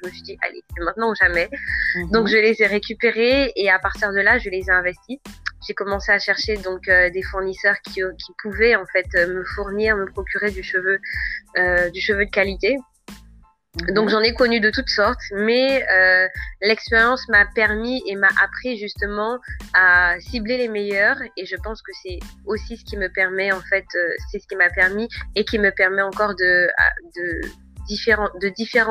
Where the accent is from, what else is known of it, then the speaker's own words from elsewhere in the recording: Morne-à-l'Eau, Guadeloupe; also born or lived in Paris; je suis de Mornalo. Pardon, je suis mornalienne. Donc je suis âgée de 27 ans. Donc alors j'ai effectué. Alors j'étais scolarisée donc en Guadeloupe.